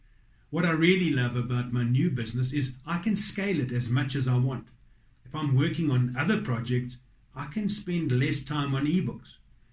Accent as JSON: {"language": "English", "country": "South Africa", "said": "I'm from South Africa."}